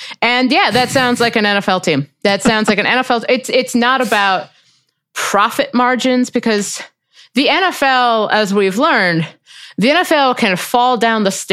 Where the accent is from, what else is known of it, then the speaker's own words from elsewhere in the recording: Cincinnati, Ohio, United States; Like, you know, I'm from Cincinnati.